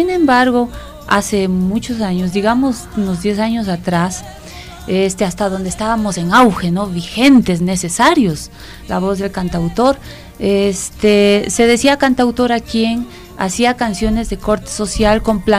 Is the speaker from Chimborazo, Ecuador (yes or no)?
no; Baños de Agua Santa, Tungurahua, Ecuador; Porque nací en Baños.